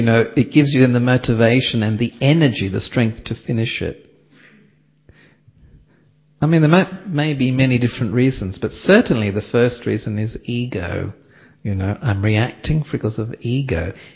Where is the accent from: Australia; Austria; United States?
Australia; like I was brought up in Australia, give your opinions.